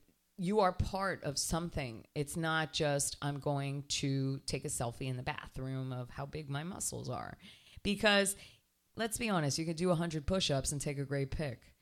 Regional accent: New Jersey, United States; born there; New Jersey. I can't believe I was born in New Jersey. I've never been back.

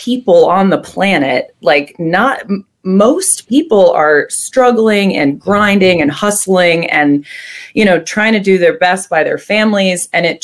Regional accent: Connecticut, United States; So I grew up in Connecticut, middle-class Connecticut, and right on the line between a very, very wealthy town and a very, very poor town.

